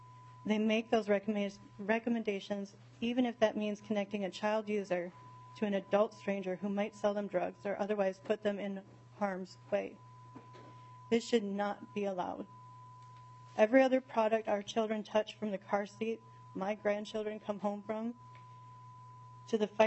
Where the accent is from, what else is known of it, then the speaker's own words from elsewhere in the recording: Minnesota, United States; I'm a lifelong resident of Minnesota, and I'm proud that my home state has the opportunity to become a national leader in keeping kids safe online.